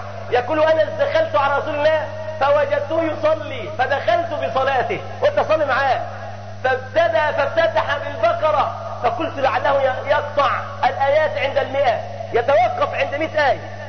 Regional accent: Egypt; كان عندنا في مصر كنا بنقرا بجزء

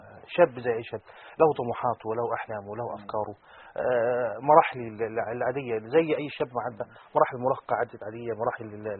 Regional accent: Egypt; وده المثل العامل عندنا في مصر الممنوع مرغوب

